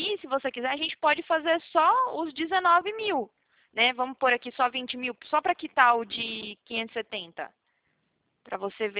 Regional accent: Salvador, Bahia, Brazil; now in São Paulo, Brazil; Eu fico aqui em São Paulo, interior de São Paulo, mas eu morava na Bahia, lá em Salvador

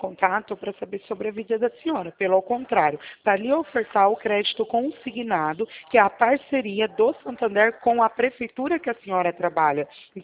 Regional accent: Campinas, São Paulo, Brazil; eu sou da cidade de Campinas.

